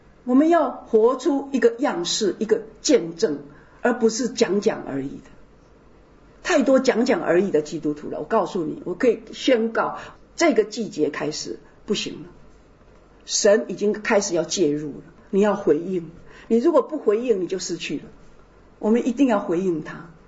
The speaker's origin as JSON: {"language": "Chinese", "country": "United States", "said": "我在美国，我是美国人，我生在美国"}